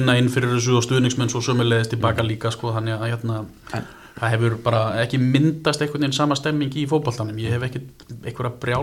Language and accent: Icelandic; Vestmannaeyjar, Southern Region, Iceland; frábært að alast upp í Vestmannum